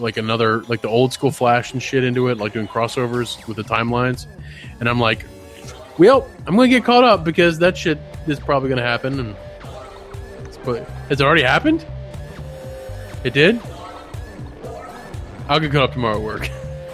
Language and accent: English; United States; now in Brazil; It's like, you're Canadian, I'm from the United States, and we're both in Brazil.